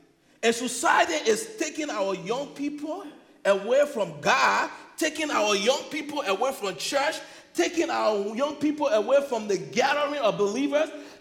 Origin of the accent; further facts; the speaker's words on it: Liberia; And I grew up in Liberia in Africa.